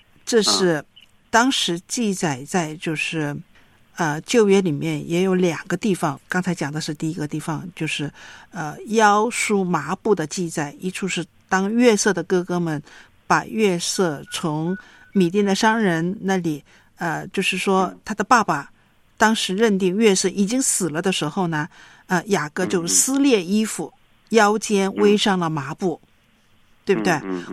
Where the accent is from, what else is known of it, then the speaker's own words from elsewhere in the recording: China; 所以戴孝是一种我们说对我们中国人来说是一种文化